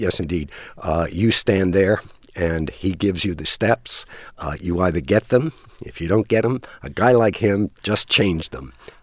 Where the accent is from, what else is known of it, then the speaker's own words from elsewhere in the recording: Queens, New York, United States; And that's how I grew up in Queens. We chased each other.